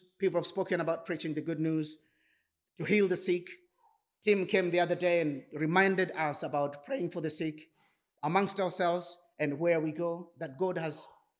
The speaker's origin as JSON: {"language": "English", "country": "Tanzania", "tie": "born there", "said": "I was born in Tanzania"}